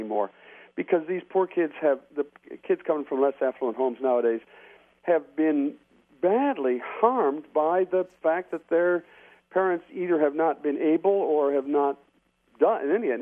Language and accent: English; Port Clinton, Ohio, United States; if you talk to people in my hometown of Port Clinton nowadays about poor kids